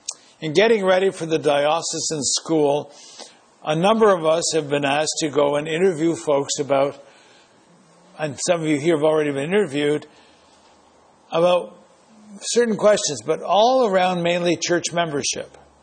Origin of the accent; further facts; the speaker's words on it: Quebec, Canada; You know, I grew up in Quebec